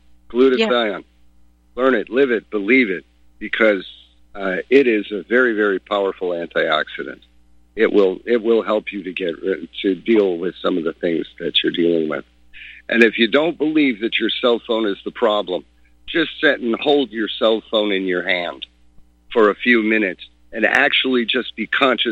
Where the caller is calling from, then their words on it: New York, United States; Oh, yeah, I'm up in the Adirondack region.